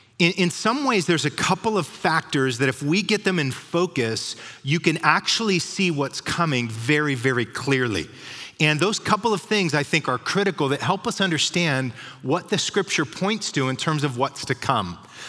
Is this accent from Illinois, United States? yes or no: no; Clovis, California, United States; When I was a kid, we grew up in Clovis. I used to live off of the canal bank down there off of Knees by Dry Creek School. And we didn't have a lot.